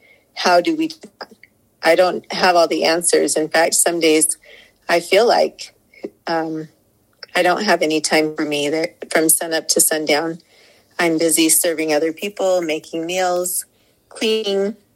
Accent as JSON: {"language": "English", "town": "Wellsville", "region": "Utah", "country": "United States", "said": "I'm from Wellsville, Utah."}